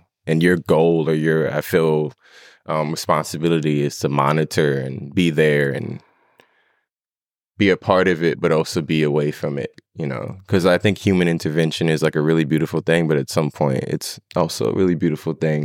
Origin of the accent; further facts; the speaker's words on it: Ama, Louisiana, United States; Growing up where I grew up in Ama, Louisiana. And my little street at some point was like just woods.